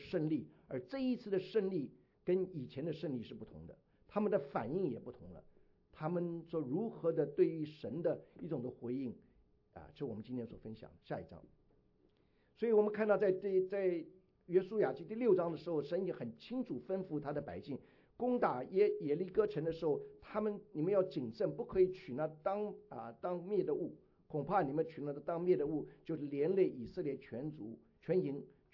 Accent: China; 我们中国人真很有福气，我们中国有两个新年

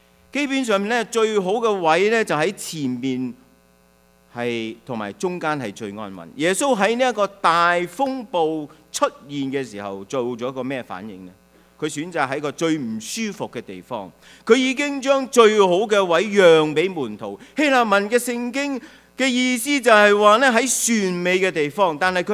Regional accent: China

